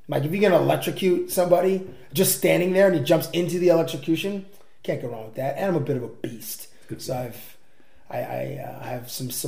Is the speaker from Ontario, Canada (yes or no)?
yes; Toronto, Ontario, Canada; Maybe it's just because I'm from Toronto and it stinks there, then it smells actually better here than it does in Toronto.